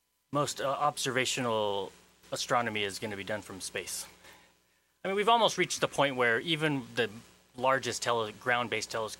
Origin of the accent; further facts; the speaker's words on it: California, United States; Yeah, back in California. Yeah, I'm from California.